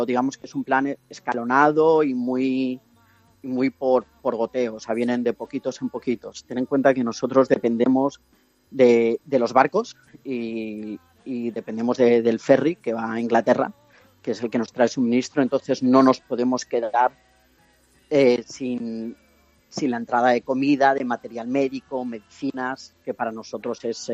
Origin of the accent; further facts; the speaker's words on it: Badajoz, Extremadura, Spain; O sea, yo te digo, yo soy de Badajoz, yo soy de campo